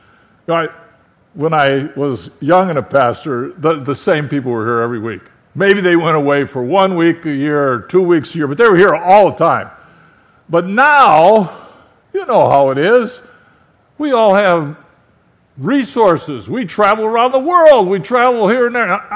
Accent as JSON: {"language": "English", "region": "Michigan", "country": "United States", "said": "I was even happy that Iowa won, even though I'm from Michigan, you know."}